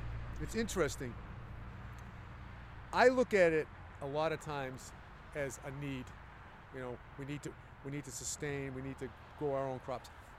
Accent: Hull, Yorkshire and the Humber, United Kingdom; and I come from Hull, and he was saying

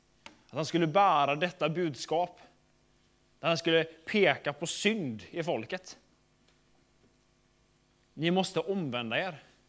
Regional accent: Sweden; Så jag är från Sverige, så det betyder att det blir en blandning, tror jag, av de här nordiska språken.

